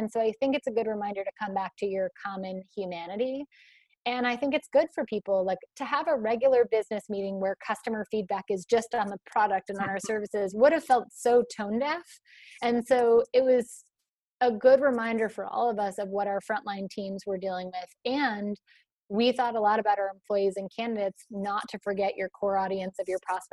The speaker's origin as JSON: {"language": "English", "town": "Boston", "region": "Massachusetts", "country": "United States", "accent": "Boston", "said": "It sounds way better than my Boston accent, I can tell you."}